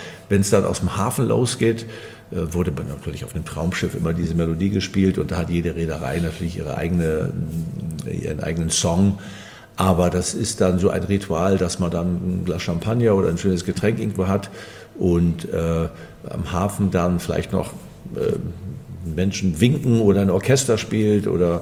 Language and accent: German; Fehmarn, Schleswig-Holstein, Germany; born there; denn ich bin von der Insel Fehmarn, dort bin ich geboren, ein Kind des Wassers.